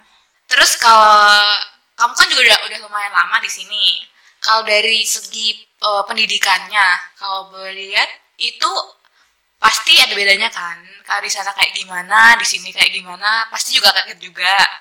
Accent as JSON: {"language": "Indonesian", "town": "Jepara", "region": "Central Java", "country": "Indonesia", "said": "Kalau aku sendiri dari Jepara"}